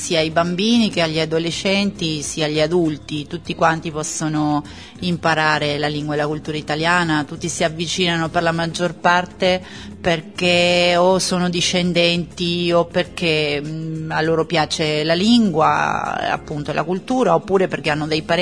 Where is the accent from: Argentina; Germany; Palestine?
Argentina; Italian is a second language; also born or lived in Italy; sono tornata in patria, diciamo, io ne ho 2 di patrie, voglio dire, però sono tornata in Argentina nel 98.